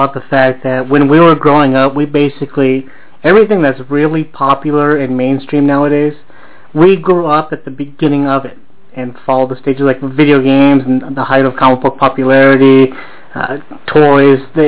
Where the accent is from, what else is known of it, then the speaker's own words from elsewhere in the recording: Rialto, California, United States; Growing up in Rialto, I know both you and I had it rough.